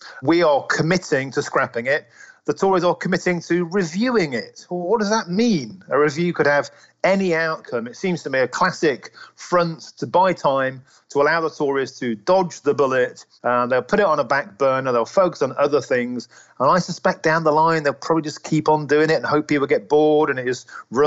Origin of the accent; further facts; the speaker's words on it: London, United Kingdom; when I lived in London after the 7/7 bombings and there were police on the streets with machine guns, I'd never felt safer as a Londoner.